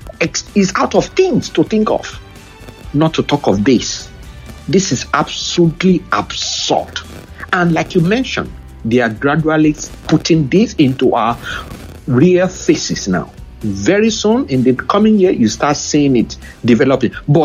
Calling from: United Kingdom; I'm calling from the UK.

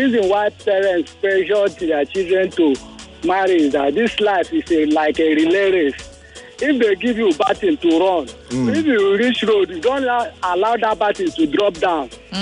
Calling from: Lagos, Nigeria; I'm calling from Unilag.

